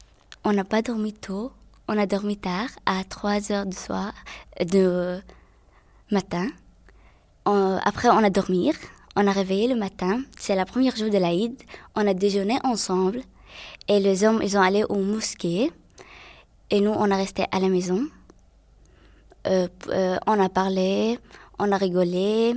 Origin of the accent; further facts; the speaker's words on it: Syria; French is a second language; now in Belgium; J'ai 14 ans. Ça fait 2 ans que je suis ici en Belgique. Je viens de Syrie.